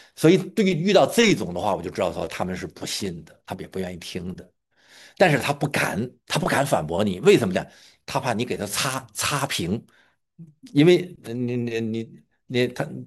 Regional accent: Tianjin, China; 我在天津哈、啊，我是天津人

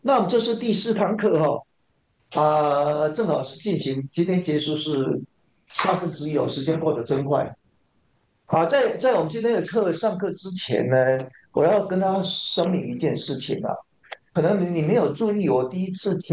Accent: China; 犹太一样吧，跟我们中国人一样吧。

